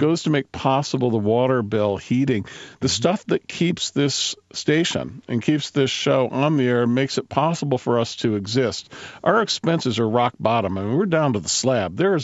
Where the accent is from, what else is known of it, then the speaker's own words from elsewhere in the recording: Cleveland, Ohio, United States; I'm from Cleveland.